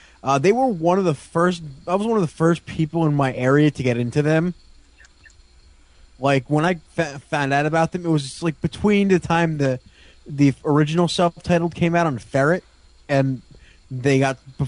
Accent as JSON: {"language": "English", "region": "New Jersey", "country": "United States", "said": "That one, I'm from Jersey, so I got into them early because, you know, they're from Jersey too."}